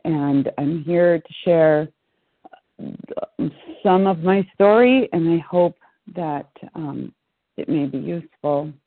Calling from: Pennsylvania, United States; I'm calling in from Pennsylvania.

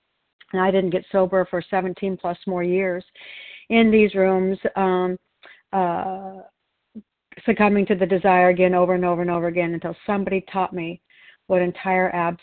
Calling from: Oregon, United States

